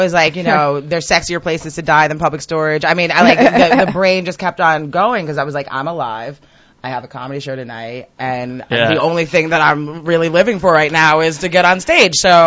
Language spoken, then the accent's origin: English; Teaneck, New Jersey, United States; I'm from Teaneck.